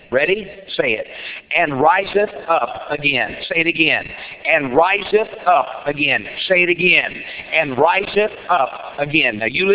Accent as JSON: {"language": "English", "region": "Indiana", "country": "United States", "tie": "born or raised there", "said": "I was about 11 or 12 years of age. I grew up in Indiana where it gets cold and icy and snowy."}